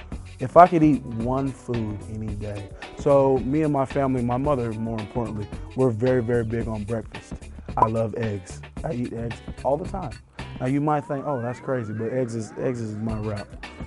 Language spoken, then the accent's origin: English; Charlotte, North Carolina, United States; So my hometown is Charlotte, North Carolina. I'm from the 704.